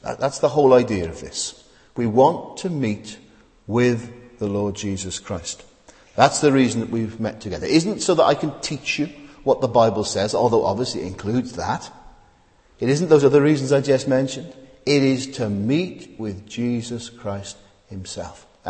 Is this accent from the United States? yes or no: no; Wales, United Kingdom; You know, I'm from Wales, and there are many chapels.